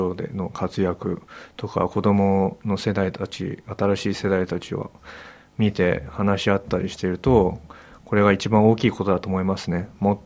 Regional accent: Australia; この先生は日本人でオーストラリアで生まれ育ったから、

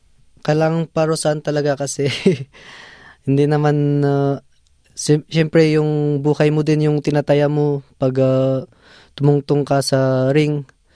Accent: Sadanga, Cordillera Administrative Region, Philippines; also born or lived in Baguio; Yung roots ko po is I'm from Mountain Province, Sadanga Mountain Province. Doon po kasi ako nag-aral sa Baguio

